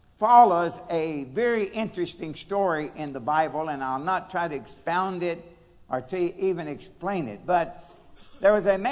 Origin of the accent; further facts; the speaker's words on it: Nortonville, Kentucky, United States; born there; I was born on May the 30th, 1933, in Nortonville, Kentucky.